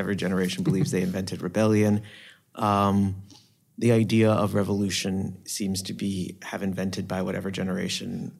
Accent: United States; my history as an American, my history as a Puerto Rican American.

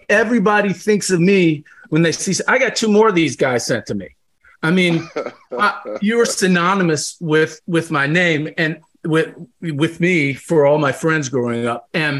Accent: Kentucky, United States; moved away as an adult; also born or lived in Los Angeles; now in Austin, United States; I lived in LA for over 20 years, recently moved back but to Austin. We're both from Kentucky.

